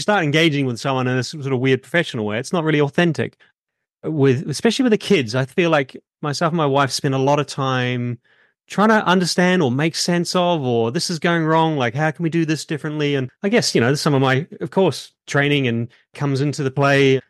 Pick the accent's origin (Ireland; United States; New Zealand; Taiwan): New Zealand; now in London, United Kingdom; We live in London, which is kind of a fairly international family. I'm from New Zealand. My wife is from Canada. We're all located for the moment in London